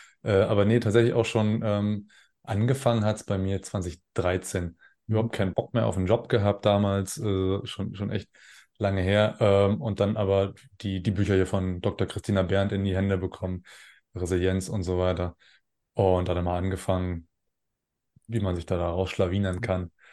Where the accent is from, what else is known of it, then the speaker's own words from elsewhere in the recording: Zinnowitz, Mecklenburg-Vorpommern, Germany; now in Fellbach, Germany; Wohne im schönen Fellbach. Aufgewachsen bin ich allerdings auf der Insel Usedom in Zinnowitz.